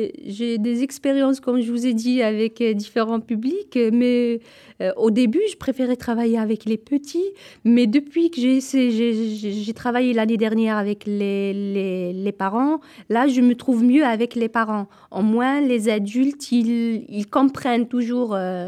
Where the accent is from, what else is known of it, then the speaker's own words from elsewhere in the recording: Kabylie, Algeria; moved away as an adult; Donc moi, d'origine, je suis Kabyle, donc le milieu familial, il m'a beaucoup aidée.